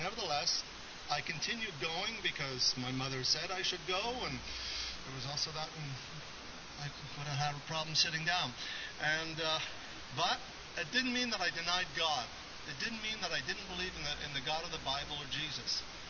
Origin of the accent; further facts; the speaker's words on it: Montreal, Quebec, Canada; also born or lived in Gaspé; I'm from Montreal originally. As a matter of fact, I lived part of my adolescence here in Verdun. I moved here when I was about 12 years old, and then when I was 16, moved to Gaspé.